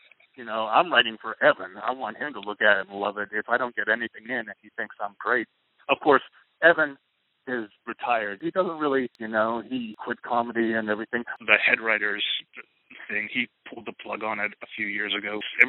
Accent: United States; he is the president of the United States, and I'm an American, so fuck it.

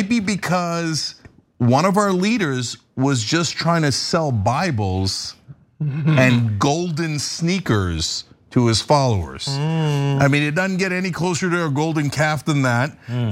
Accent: New Jersey, United States; It's in my home state of New Jersey.

